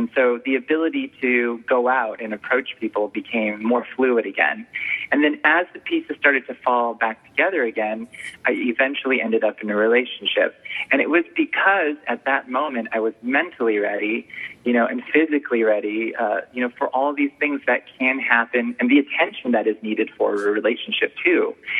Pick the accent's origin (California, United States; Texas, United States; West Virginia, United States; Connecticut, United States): California, United States; moved away; I moved from Orange County and had never been, anywhere else. And I literally started all over.